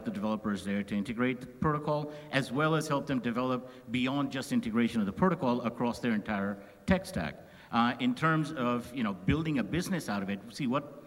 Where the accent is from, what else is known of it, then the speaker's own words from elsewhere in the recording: India; also born or lived in China / Japan; now in Singapore; spent 15 years in China, 4 in Japan, now based out of Singapore. I am from India.